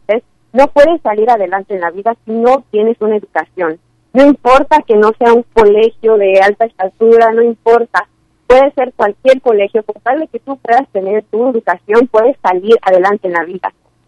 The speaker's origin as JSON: {"language": "Spanish", "country": "United States", "tie": "born there", "said": "yo fui nacida aquí y pude tener soy ciudadana de los Estados Unidos"}